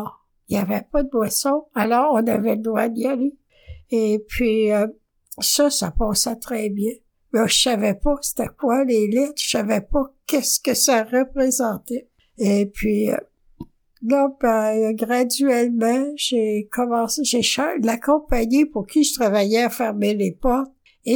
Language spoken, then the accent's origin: French; Lac-Mégantic, Quebec, Canada; Je suis originaire de Mégantic.